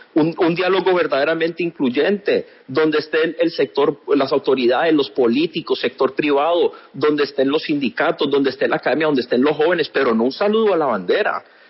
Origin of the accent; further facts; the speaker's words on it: Colombia; Pero tenemos que, como colombianos, parte del diálogo, tenemos que recuperar esta situación.